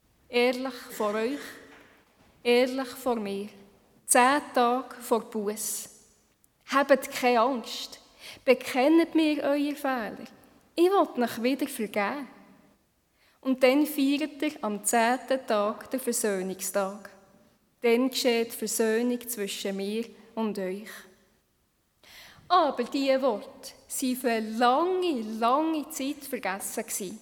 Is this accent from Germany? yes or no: no; Switzerland; Auch wir als Schweizer Volk haben durch das Jahr eine so manche Gelegenheit